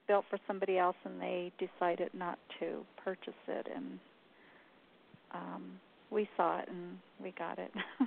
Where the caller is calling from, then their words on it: New Mexico, United States; I'm in New Mexico.